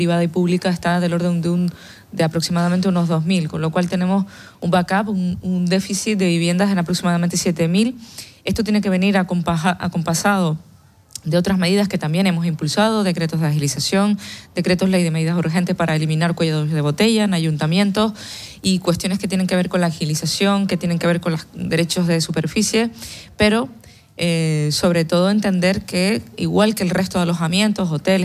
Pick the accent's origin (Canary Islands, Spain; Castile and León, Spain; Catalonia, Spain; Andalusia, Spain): Canary Islands, Spain; y lo digo con orgullo porque soy majorera